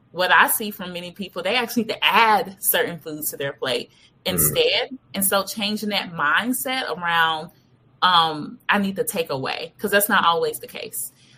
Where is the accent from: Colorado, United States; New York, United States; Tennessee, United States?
Tennessee, United States; Memphis; I'm African-American. I grew up in the South, originally from Memphis, Tennessee.